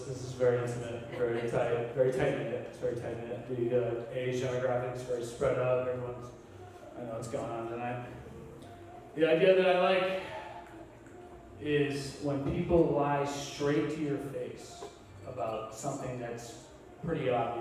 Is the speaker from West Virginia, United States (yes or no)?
no; Maine, United States; I grew up in Maine, so when a family member's dying in Maine, you're like